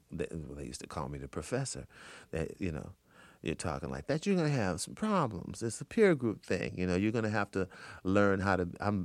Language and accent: English; New Orleans, Louisiana, United States; born or raised there; also born or lived in Indiana